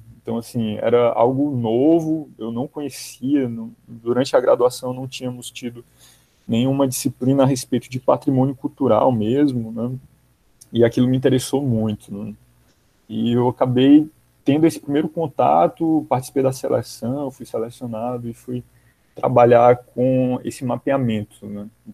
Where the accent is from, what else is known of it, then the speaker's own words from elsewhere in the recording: Teresina, Piauí, Brazil; Sou piauiense, sou de Teresina. Né? Sou neto de vaqueiro.